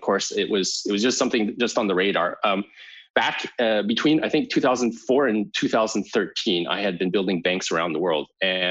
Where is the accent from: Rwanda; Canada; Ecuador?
Canada; moved away as an adult; also born or lived in United States; now in Germany; I was born and raised in Canada. I went to engineering school, got out, did business consulting and stuff. And I worked in America for 3 or 4 years, and I came to Germany about almost 18 years ago now.